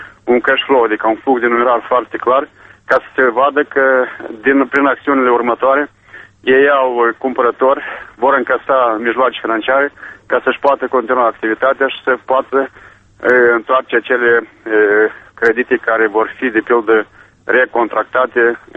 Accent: Moldova

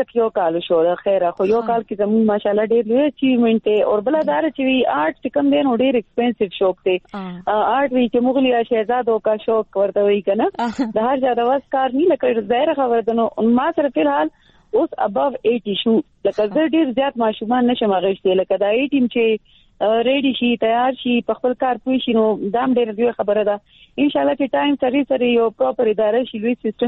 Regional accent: Peshawar, Khyber Pakhtunkhwa, Pakistan; also born or lived in Ziarat Kaka Sahib; خو موږ شروع نه په پېښور کې سیټل دی. نو ما چې کوم د سټارټ ایجوکیشن دی هغه ما ټول د پېښور نه کړی وي.

